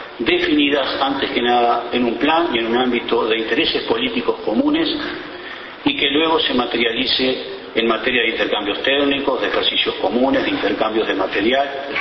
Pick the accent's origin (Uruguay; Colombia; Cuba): Uruguay; quienes debemos hacer la primera propuesta de agenda somos nosotros, los uruguayos